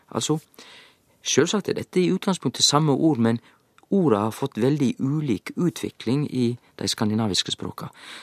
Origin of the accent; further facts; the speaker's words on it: Hafslo, Vestland, Norway; og jeg er fra Hafslo likevel, så vet jeg at heima så sier ikke vi noe annet eller da si.